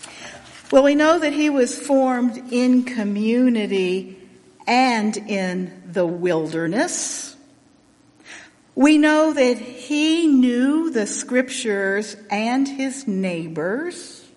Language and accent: English; the South, United States; So, I am a Southerner, and in the South, we give God a good telling.